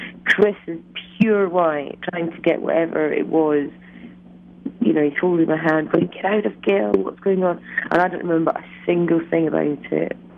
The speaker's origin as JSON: {"language": "English", "region": "Scotland", "country": "United Kingdom", "said": "I'm so Scottish"}